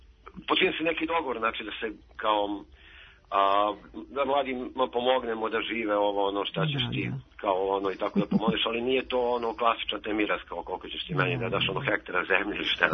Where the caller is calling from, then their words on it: Požarevac, Braničevo District, Serbia; Dobro jutro, ja sam iz Požareca